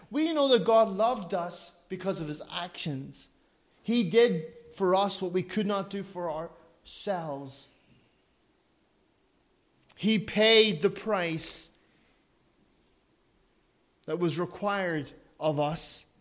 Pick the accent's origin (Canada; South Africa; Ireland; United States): Ireland; I'm an Irishman. I love my kids.